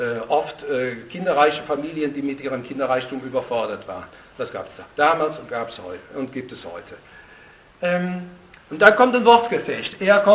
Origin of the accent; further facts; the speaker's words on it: Cologne, North Rhine-Westphalia, Germany; Ich bin Kölner